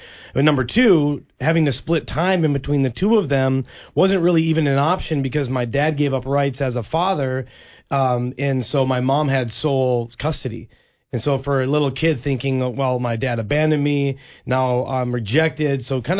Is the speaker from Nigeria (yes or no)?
no; Stillwater, United States; Growing up in Stillwater was amazing. Stillwater is a beautiful town.